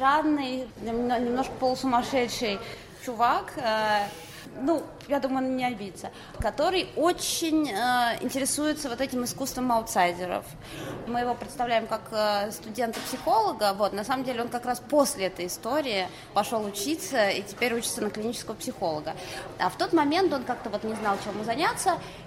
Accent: Russia; я журналист из России

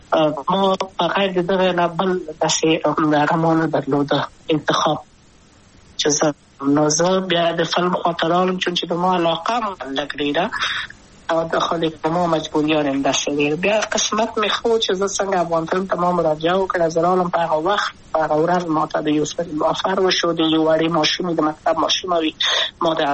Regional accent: Kabul, Afghanistan; ولایت یم د پلار مې د وردګو ولایت ته خلیګنسې کېدلې د کابل په تخته پل سیمه کې یم او لویا شویم کابل که یم

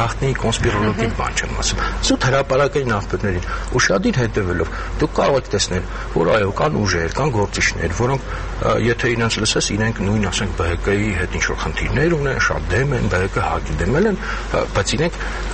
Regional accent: Yerevan, Armenia; ինձ որպես երևանցի դա ռեալ հուզող խնդիր է։

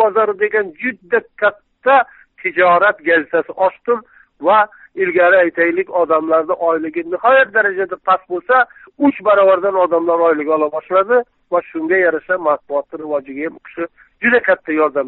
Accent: Sirdaryo Region, Uzbekistan; ma'lum darajada Sirdaryolikman.

